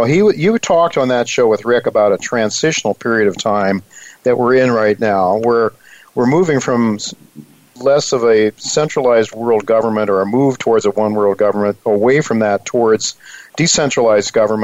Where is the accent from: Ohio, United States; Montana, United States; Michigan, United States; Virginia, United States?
Ohio, United States; Dalton; now in New York City, United States; when I was a young kid growing up in Dalton, Ohio, as opposed to what I'm seeing here now, at least in New York City